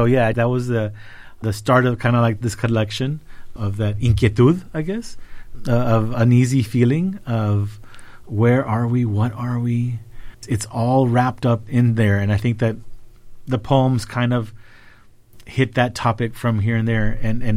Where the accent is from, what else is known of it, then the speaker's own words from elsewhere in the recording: Texas, United States; You're stuck in the middle somewhere, and I'm from the Rio Grande Valley, which is the most middle you can think of.